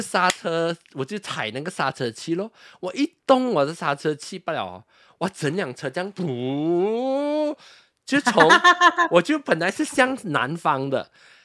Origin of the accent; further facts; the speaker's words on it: Malaysia; 我在这边马来西亚长大哦，我没有那种驾开车的经验哦